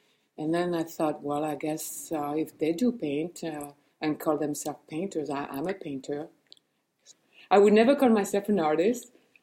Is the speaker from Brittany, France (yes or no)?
yes; Brittany, France; also born or lived in Paris; now in New York City, United States; Well, I was born in Paris, and I grew up in Brittany. My father is from Brittany, so the early years of my life, I was in Brittany, and then I left Brittany to New York City